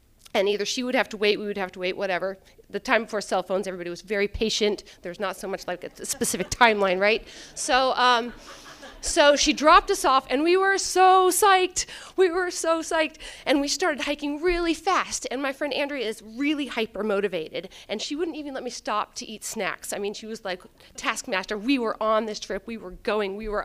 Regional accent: Talkeetna, Alaska, United States; Plus, I'm from Talkeetna, so I get a pass, right? My parents made it up to Seward, Alaska from San Antonio, Texas, looking for a change, and they got that change.

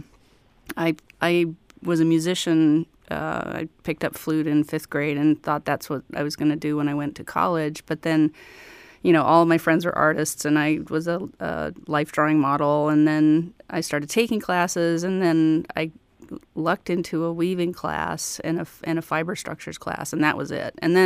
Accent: Colorado, United States; born there; also born or lived in Chicago / Minneapolis / Mississippi; now in Alaska, United States; I was born in Colorado, and I did a lot of traveling. I lived in Chicago. I lived in the Twin Cities in Minneapolis. And then I lived in Mississippi for a while.

